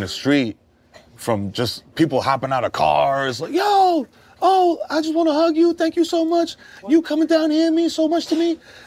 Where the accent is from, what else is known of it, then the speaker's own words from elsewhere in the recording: Bronx, New York, United States; And we are live from Brooklyn. I'm from the Bronx, though. You know what I'm saying? Always a represent.